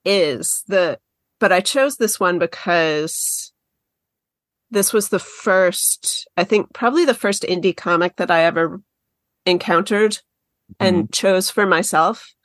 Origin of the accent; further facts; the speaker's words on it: Concord, New Hampshire, United States; for me, I grew up in Concord, New Hampshire, which is obviously a bustling hub of culture now.